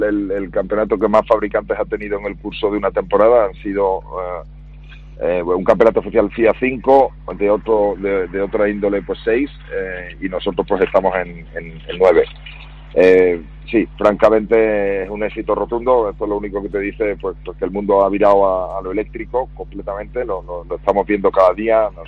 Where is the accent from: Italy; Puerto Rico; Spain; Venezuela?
Spain; yo soy español y orgulloso de ello